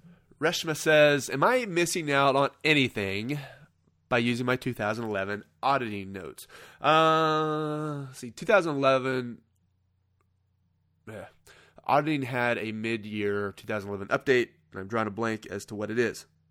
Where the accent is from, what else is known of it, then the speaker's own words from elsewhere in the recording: Kansas, United States; I think I said tractor because I'm from Kansas.